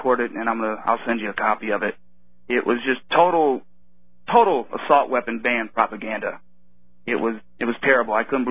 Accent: Battle Creek, Michigan, United States; I think pretty soon there's going to be an access show in a place called Battle Creek, Michigan, my hometown.

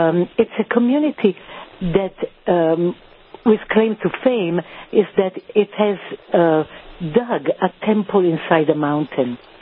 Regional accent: Ravenna, Emilia-Romagna, Italy; English is a second language; originally I am from Ravenna, which is on the other side, is the eastern side of Italy, on the Adriatic Sea, a little bit south of Venice. But right now I live a little bit north of Turin

